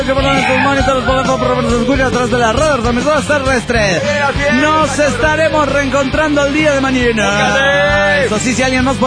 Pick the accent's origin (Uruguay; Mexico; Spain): Mexico; Coacalco, State of Mexico; de Coacalco, México.